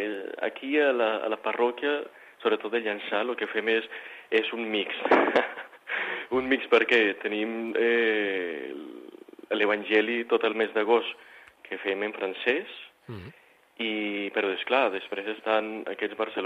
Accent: Colombia; Catalan is a second language; now in Spain; Jo, Colòmbia.

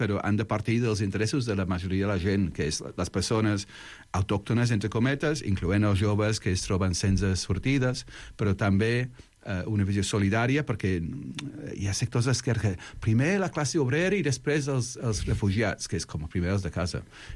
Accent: London, United Kingdom; vaig créixer en Londres

